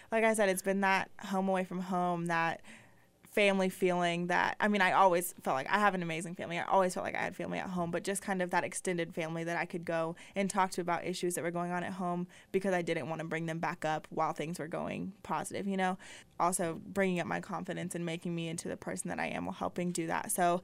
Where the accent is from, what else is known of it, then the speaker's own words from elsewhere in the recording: Lawrence, Kansas, United States; Yes, Lawrence, Kansas.